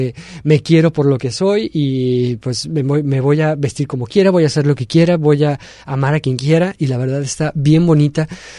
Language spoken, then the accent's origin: Spanish; Guadalajara, Jalisco, Mexico; son de Guadalajara, de mi tierra natal.